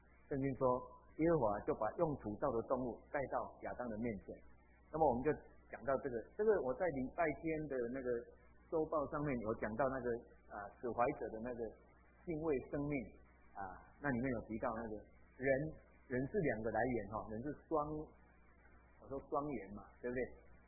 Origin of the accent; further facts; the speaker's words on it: Taiwan; 我们台湾人也是一样，当你有孩子，你们会请谁取名字啊？